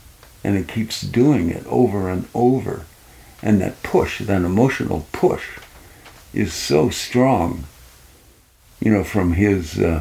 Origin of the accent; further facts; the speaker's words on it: Wolfville, Nova Scotia, Canada; Yeah, I grew up in Wolfville, Nova Scotia.